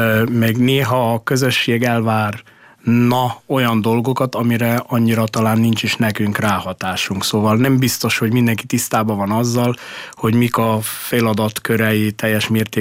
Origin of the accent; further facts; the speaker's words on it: Prekmurje, Slovenia; a muravidékiek, akik ténylegesen őshonos muravidékiek vagyunk